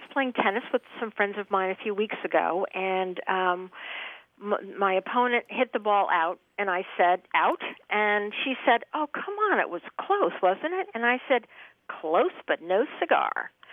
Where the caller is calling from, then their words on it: Vero Beach, Florida, United States; I'm calling from Vero Beach, Florida.